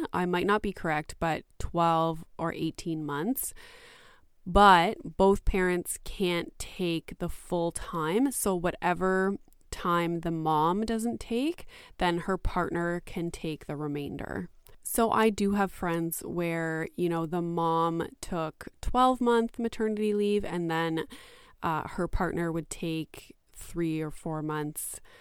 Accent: Canada; I am Canadian

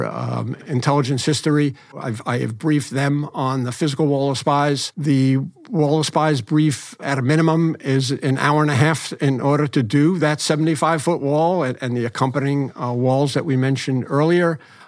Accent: United States; ever since a young boy growing up in the New York and the New Jersey area

